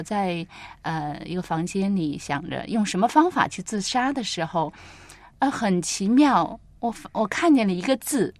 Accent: China; 我自己呢是在国内长大，我也住在也住过西北，在西北住过一段时间。

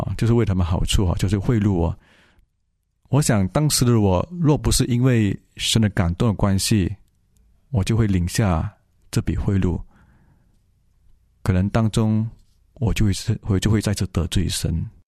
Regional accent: Malaysia; moved away as an adult; 他把我带到吉隆坡求学，我就在那边去到一间教会。那我离开我家乡过后，我能够很自由的去教会。

